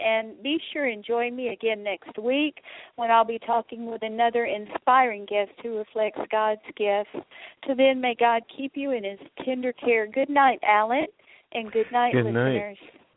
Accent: Memphis, Tennessee, United States; because I'm from Memphis, Tennessee

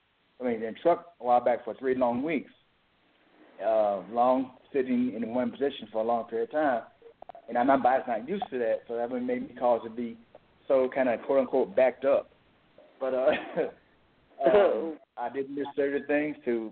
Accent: Arkansas, United States; now in Rochester, United States; I'm originally from Arkansas, but I had to get my, I went to truck school in Montana, and the area code at UC-701, which is North Dakota. My wife took a job there, and now she's here in Rochester, Minnesota.

